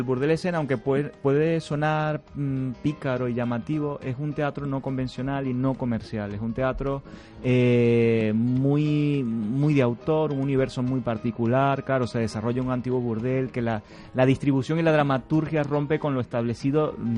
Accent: Venezuela; now in Madrid, Spain; lamentablemente no me voy a Venezuela.

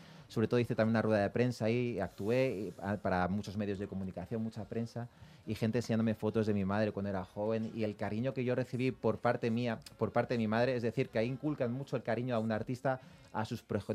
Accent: Spain; yo nací en España, me crié en España

